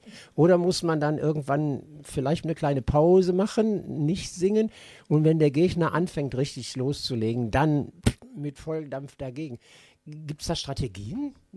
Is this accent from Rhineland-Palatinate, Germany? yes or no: no; Düsseldorf, North Rhine-Westphalia, Germany; wir sind aus Flingern, aus Düsseldorf.